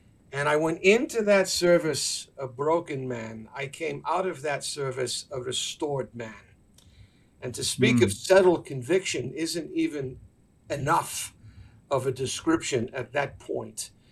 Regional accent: New England, United States; and I'm a Yankee from New England

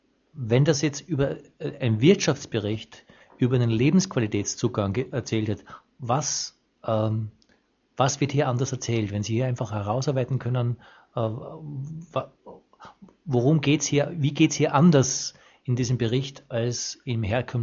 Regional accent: Austria; Weil ich das sehr spannend finde, auch weil ich als Österreicher hier auch ein persönliches Interesse dran habe.

